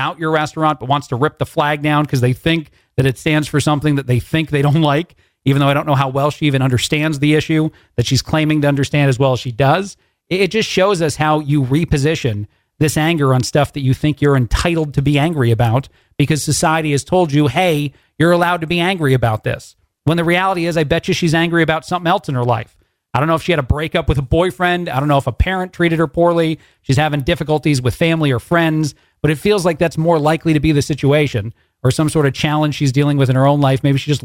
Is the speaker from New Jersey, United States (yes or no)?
yes; New Jersey, United States; My favorite baseball team since I was a little kid growing up in Jersey